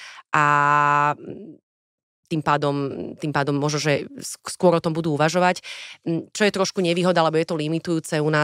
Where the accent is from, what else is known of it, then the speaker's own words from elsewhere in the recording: Bratislava, Bratislava Region, Slovakia; kde ja som vyrastala v Petržalke.